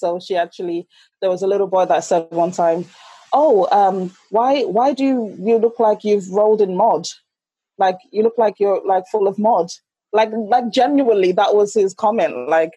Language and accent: English; Ireland; also born or lived in Nigeria; And I was born in Nigeria, and I grew up in, my childhood, as far as I remember, was in Ireland. Yes, the little leprechaun country. And yes, we were one of very few black families in Ireland in the 1990s